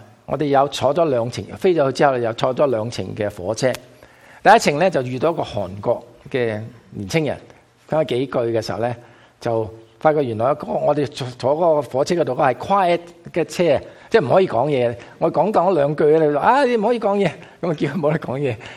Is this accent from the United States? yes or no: yes; United States; 佢知道我系美国